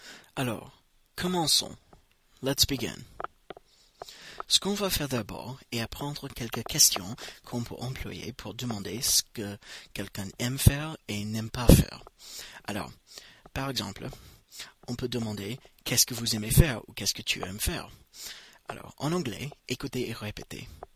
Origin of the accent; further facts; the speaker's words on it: United States; French is a second language; je suis américain, et avec ce podcast, je vais partager avec vous un peu de la langue anglaise.